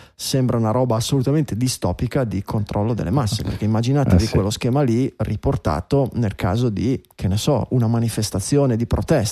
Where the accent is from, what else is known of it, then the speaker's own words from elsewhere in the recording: Liguria, Italy; dalle mie parti, Riviera